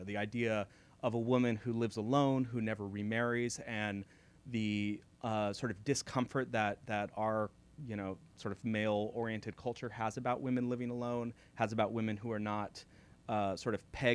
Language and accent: English; San Jose, California, United States; I grew up in San Jose, California. So anybody here know the Winchester Mystery House, which is a couple of people?